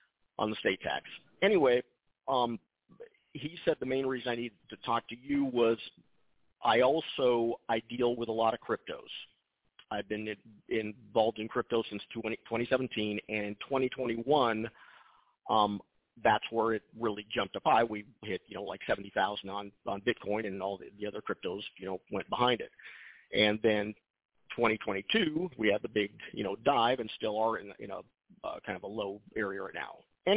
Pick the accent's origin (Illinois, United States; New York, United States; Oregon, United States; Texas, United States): Oregon, United States; He said it looked like, and I'm from Oregon, that Oregon state tax is piggybacked on the federal one.